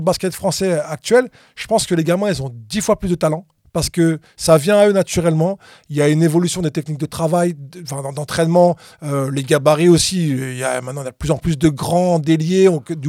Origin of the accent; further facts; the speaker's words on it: France; réside à Paris. Même si je passe beaucoup de temps à l'étranger, aux USA ou en Afrique, j'ai quand même un pied à terre en France. Je suis connecté avec la France. Ça reste là d'où je viens.